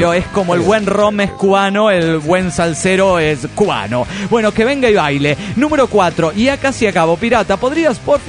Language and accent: Spanish; Querétaro, Mexico; de Querétaro.